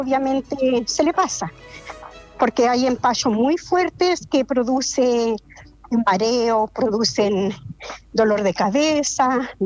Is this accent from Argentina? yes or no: no; Temuco, Araucanía, Chile; Soy de Temuco, sector Pedro de Valdivia.